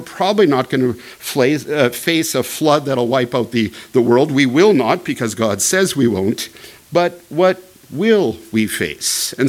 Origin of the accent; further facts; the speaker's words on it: Canada; You know, as a Canadian, I always think, you know, if the ice would melt up north, it'd be kind of a good thing.